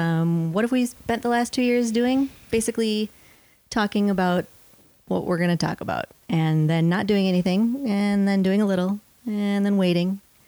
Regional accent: Minnesota, United States; So we're both from Minnesota.

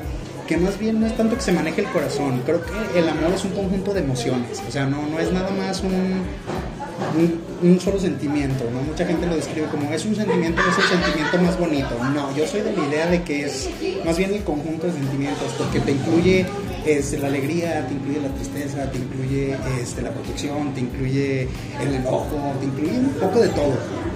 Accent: Aguascalientes, Mexico; estamos en una locación de aquí de Aguascalientes. Somos de Aguascalientes, 100% hidrocálidos

